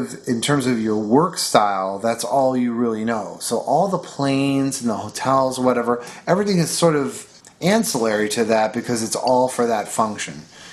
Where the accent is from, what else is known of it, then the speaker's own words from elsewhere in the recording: Buffalo, New York, United States; when I was a kid growing up in Buffalo, it was like the 80s.